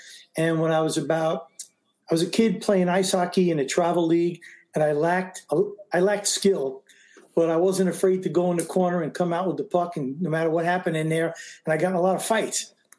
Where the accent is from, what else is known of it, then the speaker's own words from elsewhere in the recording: Brooklyn, New York, United States; I grew up in New York and Brooklyn, in the Coney Island section of Brooklyn, and a great neighborhood to grow up in.